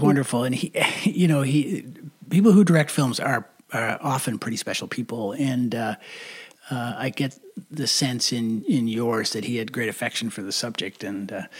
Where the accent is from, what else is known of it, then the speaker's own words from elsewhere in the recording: Canada; We're so Canadian.